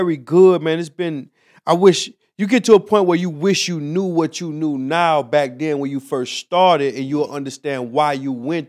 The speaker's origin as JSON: {"language": "English", "town": "Miami", "region": "Florida", "country": "United States", "said": "Miami, Florida."}